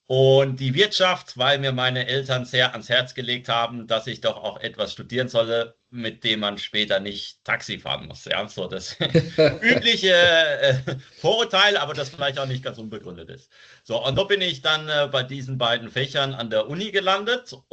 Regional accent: Rhineland-Palatinate, Germany; now in Switzerland; ich komme aus der Pfalz

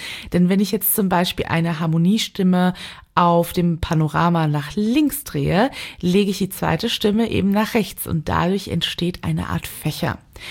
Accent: Cologne, North Rhine-Westphalia, Germany; born there; ich als geborene Kölnerin

